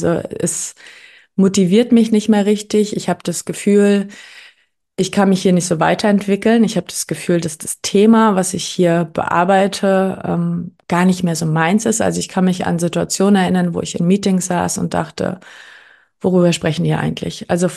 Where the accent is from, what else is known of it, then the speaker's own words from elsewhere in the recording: Hamburg, Germany; ich komme aus Hamburg.